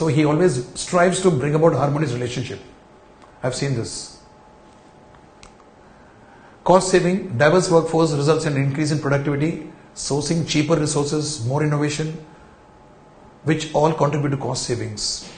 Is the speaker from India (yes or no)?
yes; India; When I, as an Indian, is interacting with a, let's say, a Japanese